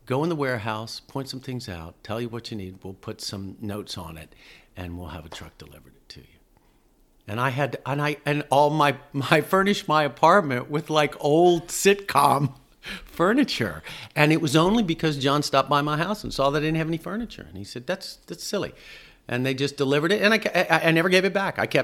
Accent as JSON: {"language": "English", "region": "New York", "country": "United States", "said": "because I was from New York. I was nobody."}